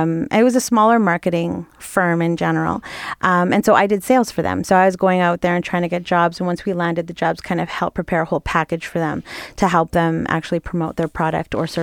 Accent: Calgary, Alberta, Canada; I'm from Calgary.

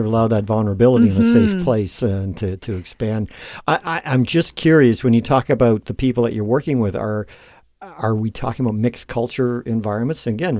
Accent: Canada; I struggle with as a Canadian, I struggle

